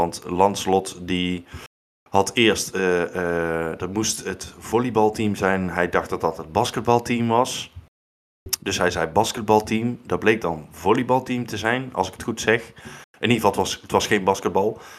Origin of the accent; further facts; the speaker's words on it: Netherlands; Dus dat maakt het voor ons als Nederlanders toch wel ietsje lastiger tijdens de uitzending.